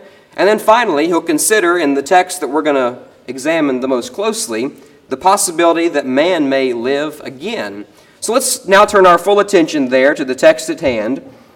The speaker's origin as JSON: {"language": "English", "region": "West Virginia", "country": "United States", "tie": "born or raised there", "said": "Now, back where I grew up in West Virginia, I get to see this kind of thing happen a lot."}